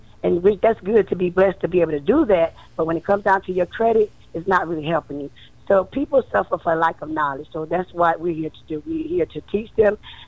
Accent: West Palm Beach, Florida, United States; born there; I was born in West Palm Beach, Florida.

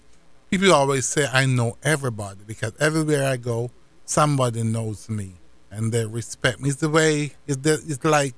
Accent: Jamaica; I grew up in Jamaica, so I knew of the Rastafarians. I was brought up in the church.

